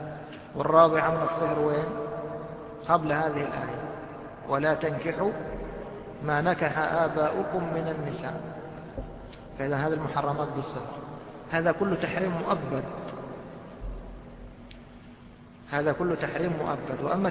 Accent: Egypt; عندنا في مصر خاصة الأزهريين ممكن يقوم بالنعال وينزل فوق راسه.

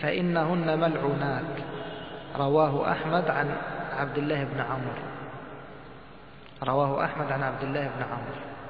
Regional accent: Egypt; مثل الأمن المركزي عندنا في مصر. الأمن المركزي هذا متخصص في الضرب.

